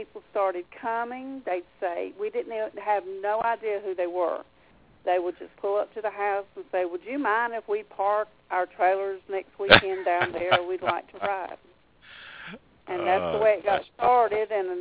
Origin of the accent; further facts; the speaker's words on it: Fayetteville, North Carolina, United States; we're from Fayetteville, North Carolina. I just could never see us leaving there.